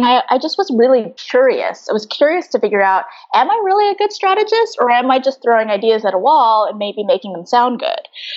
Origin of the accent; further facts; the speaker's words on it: Texas, United States; I'm from Texas.